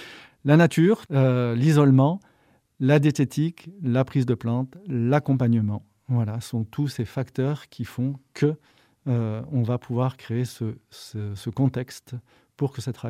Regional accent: France; Je ne suis pas amazonien, je suis français.

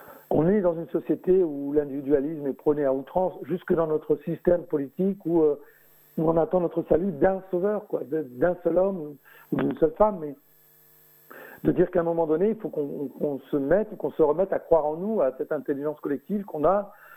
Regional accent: Roubaix, Hauts-de-France, France; born there; Je suis né à Roubaix, dans un des quartiers les plus pauvres de la ville, la plus pauvre de France

